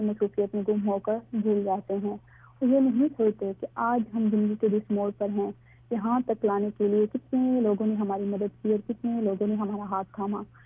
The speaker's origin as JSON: {"language": "Urdu", "town": "Mailsi", "region": "Punjab", "country": "Pakistan", "said": "میں میلسی کی رہنے والی ہوں."}